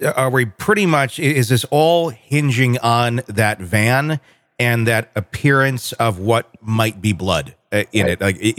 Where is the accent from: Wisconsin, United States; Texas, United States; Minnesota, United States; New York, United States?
Wisconsin, United States; I'm from Wisconsin.